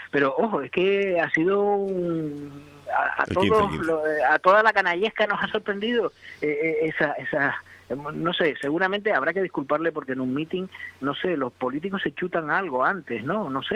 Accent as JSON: {"language": "Spanish", "region": "Canary Islands", "country": "Spain", "said": "yo como canario, ¿vale?"}